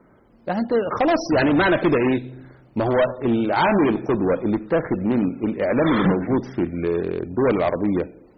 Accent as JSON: {"language": "Arabic", "country": "Egypt", "said": "شوفوا عندنا في مصر الإعلام المصري اللي موجود"}